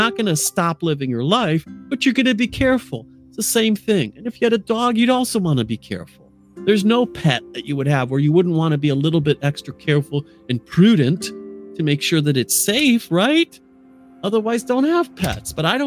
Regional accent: United States; now in United Kingdom; I grew up in America, even though I live in the UK and I'm French. I grew up there.

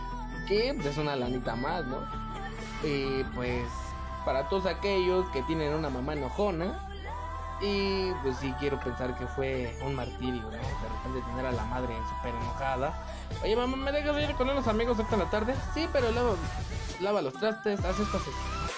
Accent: Mexico; Porque como buen mexicano yo creo que serían capaces, y me uno, a irme a divertir primero

